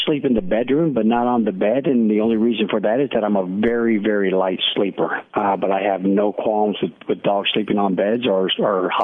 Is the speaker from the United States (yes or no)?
yes; Alaska, United States; I grew up in Alaska, studied wolves up there.